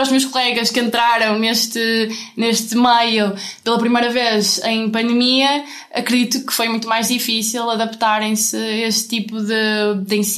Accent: Amarante, Porto, Portugal; quando voltei para a minha cidade natal, que é Amarante, aí também tive uma experiência. Eu vivo numa freguesia de Amarante, Lufrei

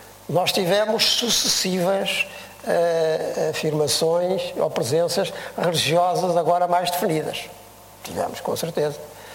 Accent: Portugal; temos muita sorte como portugueses

